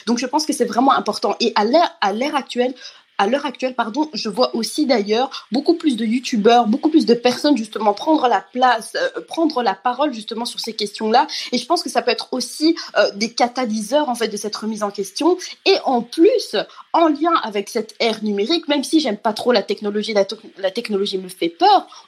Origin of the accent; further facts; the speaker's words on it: Rwanda; En tant que Rwandaise, il faut savoir qu'avant mes 18 ans, même avant mes 20 ans, c'est honteux, mais je ne connaissais absolument rien à la colonisation.